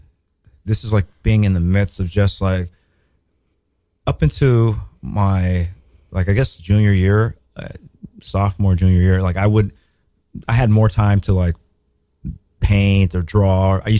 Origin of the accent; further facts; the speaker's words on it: Los Angeles, California, United States; especially like me growing up in South Central